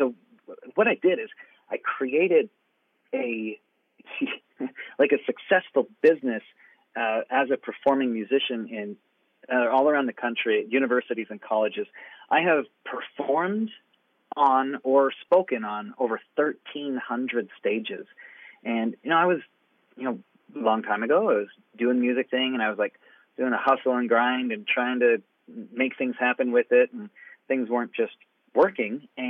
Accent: Rexburg, Idaho, United States; I'm from Rexburg, Idaho.

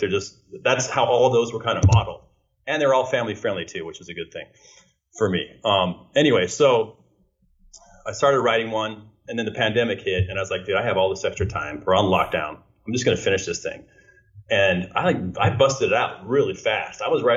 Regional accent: Phoenix, Arizona, United States; I'm in Arizona. Okay. Yeah. So I wanted to stay close to home. This is my hometown. So we shot here in the Phoenix area.

